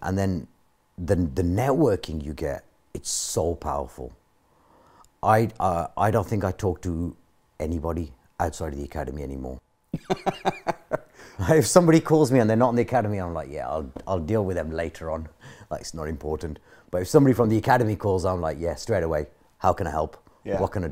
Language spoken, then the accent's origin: English; Wolverhampton, West Midlands, United Kingdom; Wolverhampton.